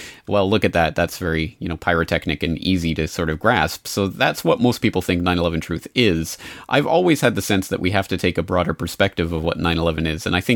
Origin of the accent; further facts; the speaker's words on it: Canada; now in Japan; And I'm a Canadian living in Japan.